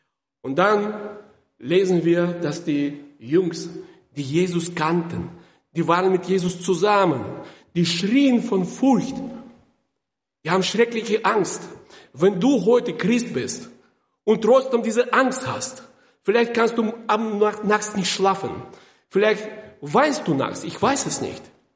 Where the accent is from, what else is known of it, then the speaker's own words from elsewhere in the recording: Kazakhstan; Ich komme aus Sowjetunion, da bin ich geboren in Kasachstan.